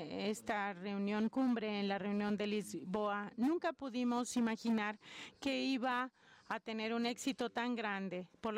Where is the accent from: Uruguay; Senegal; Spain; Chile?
Senegal; soy de Senegal y soy miembro del Comité Ejecutivo de ALAC